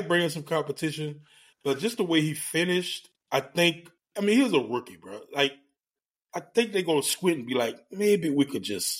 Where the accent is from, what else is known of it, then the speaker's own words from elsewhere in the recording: New Orleans, Louisiana, United States; Like, I grew up in New Orleans, bro. We didn't catch the yellow school buses after school. We rode the public bus, the RTA.